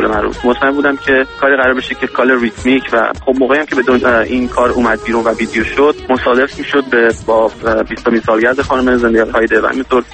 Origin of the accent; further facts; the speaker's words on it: Sweden; also born or lived in Iran; من ایران خیلی وقت پیش بچه‌ای که بودم زندگی کردم. من در سوئد به قول معروف بزرگ شدم، ولی خب ایران که بودم فکر کنم 13-14 سالم بود که خارج شدم و دیگه برنگشتم.